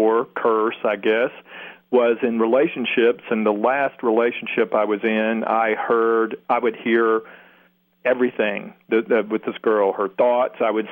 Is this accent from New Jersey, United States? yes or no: no; Kentucky, United States; I grew up in Kentucky on a farm with animals